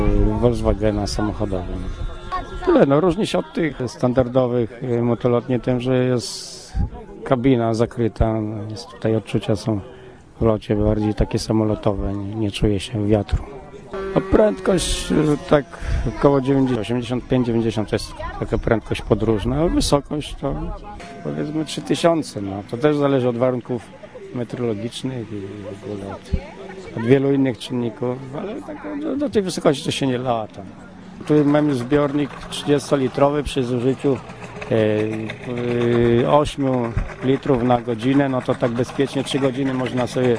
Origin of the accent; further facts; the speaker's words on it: Mielec, Subcarpathian Voivodeship, Poland; jestem z Mielca.